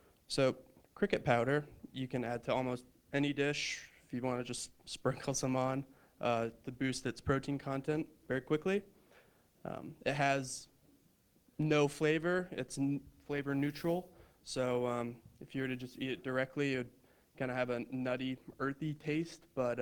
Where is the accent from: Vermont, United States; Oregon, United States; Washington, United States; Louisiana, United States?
Vermont, United States; now in Ocala, United States; We were both born and raised in Vermont. I got my bachelor's of science from UVM, my master's up in Gainesville at UF.